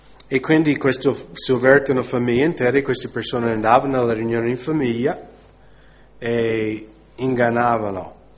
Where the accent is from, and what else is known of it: United States; Italian is a second language